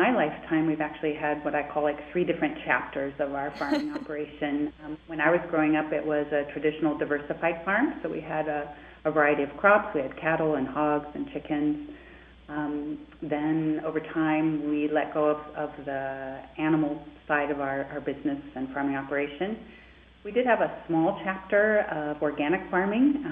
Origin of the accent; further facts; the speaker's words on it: Nebraska, United States; I'm from Nebraska. I'm a fifth-generation farm owner and operator from Nebraska in southeast Nebraska.